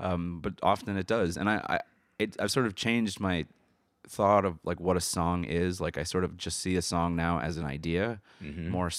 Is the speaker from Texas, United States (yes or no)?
no; Brooklyn, New York, United States; I grew up here in Brooklyn in Williamsburg.